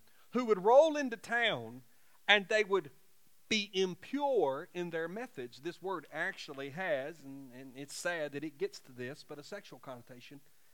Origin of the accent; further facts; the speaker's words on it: Alabama, United States; I certainly have preached in churches all over this state, my home state of Alabama